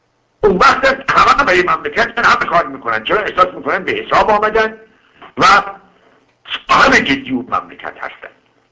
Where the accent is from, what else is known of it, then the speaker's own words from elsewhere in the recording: Kermanshah, Iran; نه بنده کرمانشاهی که تصور بکنم فردا بخور نفت شاه مال من